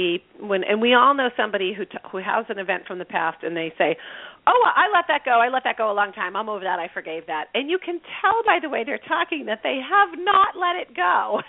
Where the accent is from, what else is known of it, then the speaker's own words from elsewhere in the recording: Boston, Massachusetts, United States; I'm from Boston, and that makes it easier for my whole team.